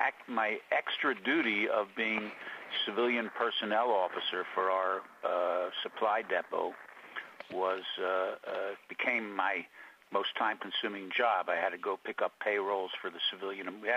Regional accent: Philadelphia, Pennsylvania, United States; born there; And I was born in Philadelphia, and unbelievably, I'm still here.

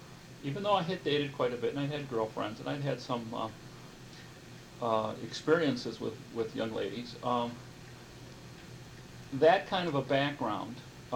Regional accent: Grand Rapids, Michigan, United States; born there; I was born in 1942 in August in Grand Rapids, Michigan.

